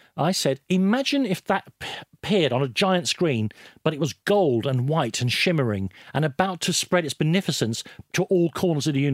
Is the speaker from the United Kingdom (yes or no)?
no; Ireland; I'm Irish.